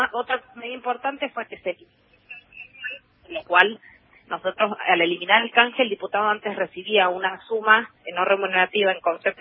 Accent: Mendoza, Argentina; De Mendoza.

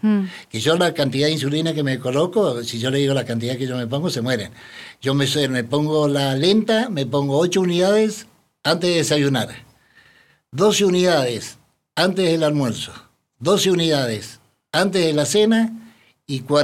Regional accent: Mendoza, Argentina; moved away; Porque yo soy de Mendoza, en la provincia de Mendoza, pero hace del año 83 que estoy acá, hace muchos años.

